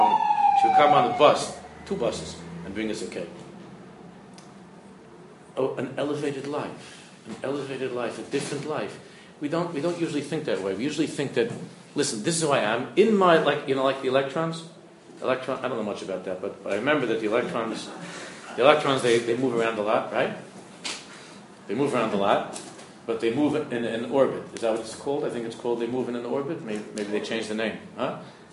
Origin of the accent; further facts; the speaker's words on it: Queens, New York, United States; I grew up in Queens, I'm just a nice, modern Orthodox Bacher